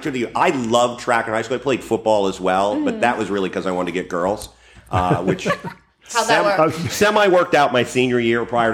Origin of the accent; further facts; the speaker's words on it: Washington, District of Columbia, United States; growing up in Washington, D.C., every other person I ever met in my lifetime was an Army, Navy, Air Force, or Marine veteran.